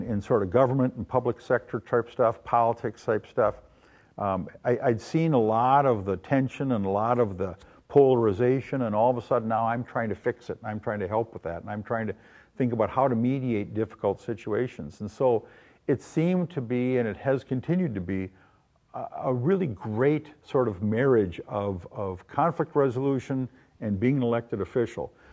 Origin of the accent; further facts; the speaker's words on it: North Dakota, United States; You know, I was raised in North Dakota, pretty conservative place, pretty conservative family.